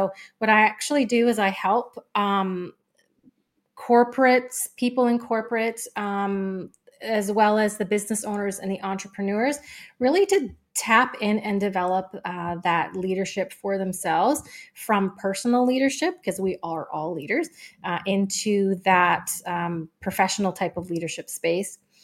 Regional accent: Canada; as RJ has mentioned, and I live near Montreal, Quebec. So I am a Canadian, and we moved here a little while ago

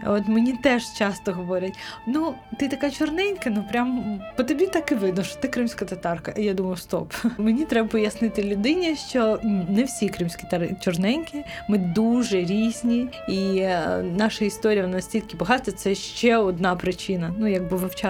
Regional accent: Crimea, Ukraine; Так, це походження, я з Криму.

